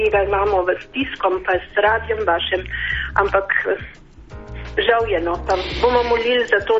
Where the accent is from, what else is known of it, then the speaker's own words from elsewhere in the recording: Ljubljana, Central Slovenia, Slovenia; iz Ljubljane.